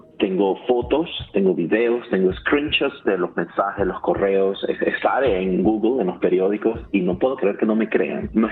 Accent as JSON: {"language": "Spanish", "country": "Venezuela", "moved": "yes", "said": "Como venezolano soy muy apegado a mi familia. No poder viajar a verlos es una cosa que, mira, te destroza por dentro."}